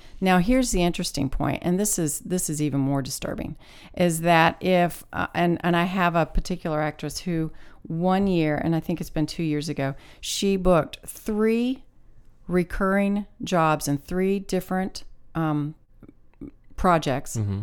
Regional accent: the South, United States; because I am from the South and I'm nice and I'm kind and I'm fun

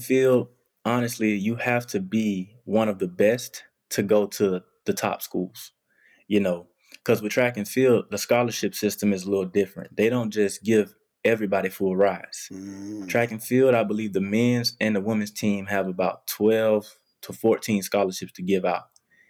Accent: Alabama, United States; I chose Auburn because I was from Alabama. And it was close to home.

